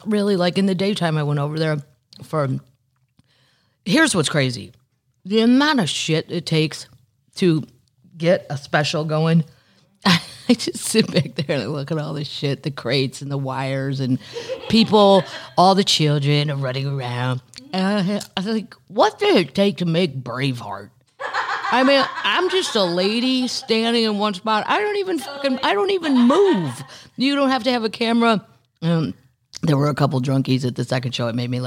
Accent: St. Louis, Missouri, United States; I'm from, no, I'm from Missouri and I'm not a farmer. I mean, at St. Louis, you could have put the arch up or something

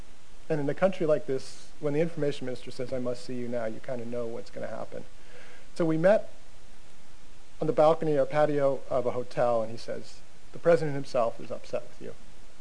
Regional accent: United States; don't touch me, I'm an American

